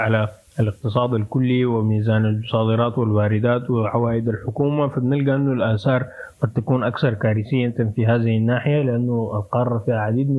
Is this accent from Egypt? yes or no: no; Sudan; نعاين مثلا في سياقنا السوداني بنلقى أنه الحاجة دي مشكلة أكبر